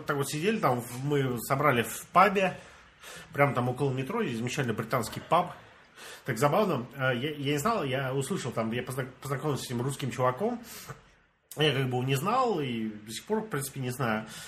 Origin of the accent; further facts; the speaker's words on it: Russia; accent: Russian; Я такой говорю, у меня русский акцент, с России я.